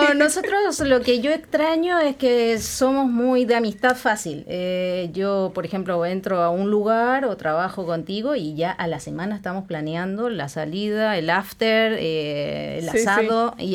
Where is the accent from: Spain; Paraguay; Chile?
Chile; Santiago, Santiago Metropolitan; Y la verdad que nos odian, porque somos los capitalinos y Santiago concentra todo